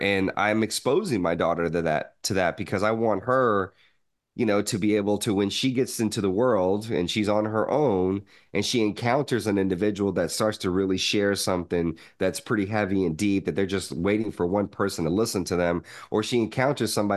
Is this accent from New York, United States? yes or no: no; Shreveport, Louisiana, United States; So I was born in Shreveport, Louisiana. Like I said, my father wasn't in my life. He left when I was 9 months old. early and you know, for the first 9 years of my life, I lived in Louisiana